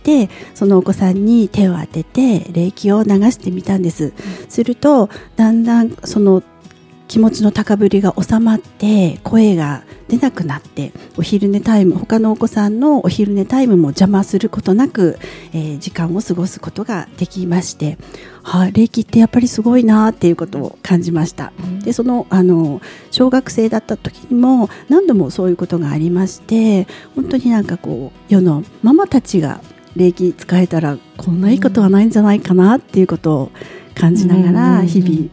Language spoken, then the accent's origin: Japanese; Kofu, Yamanashi, Japan; 今日は甲府から参りました。